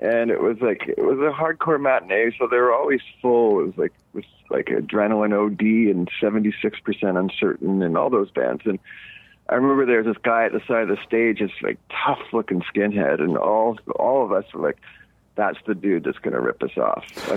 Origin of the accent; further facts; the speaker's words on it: Montreal, Quebec, Canada; a lot of acid growing up in Montreal.